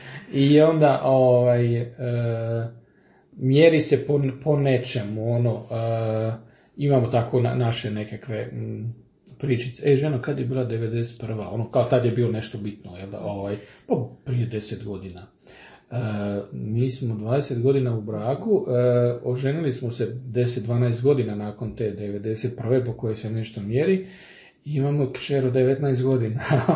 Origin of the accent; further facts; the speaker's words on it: Ilača, Vukovar-Srijem County, Croatia; ja sam inače iz rodom iz Ilače, ovaj, za slušatelje sa samog granice ovaj, lijepe naše, i tamo je Ikavica